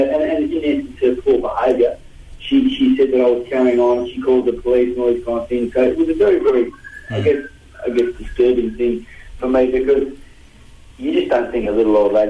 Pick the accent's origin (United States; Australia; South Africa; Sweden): Australia; being an Aussie, mate, I did put my hand up first before anyone else did